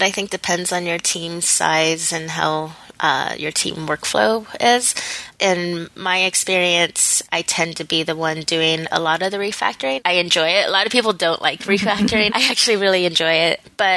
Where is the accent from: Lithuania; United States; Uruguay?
United States; Nashville, Tennessee; also born or lived in Memphis; now in San Francisco, United States; Before that, I was in Memphis. I've lived there for 5 years, and my hometown is Nashville. I moved out here for a job, and I'm pretty happy in San Francisco.